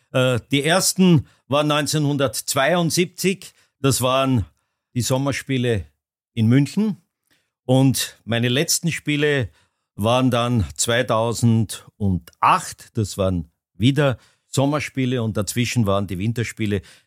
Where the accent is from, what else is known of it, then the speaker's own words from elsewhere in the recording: Austria; als Österreicher eine Medaille zu kommentieren